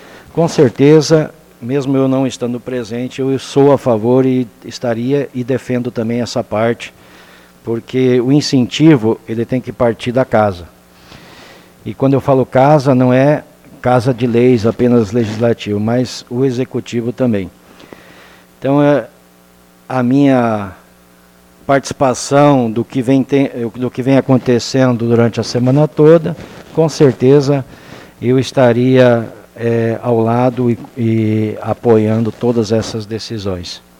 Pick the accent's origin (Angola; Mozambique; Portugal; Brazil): Brazil; Rio Grande do Sul; nós estamos em plena Semana Farroupilha, e hoje, expressivamente, dia 20 de setembro, lá no meu estado, comemora-se o Dia do Gaúcho, né?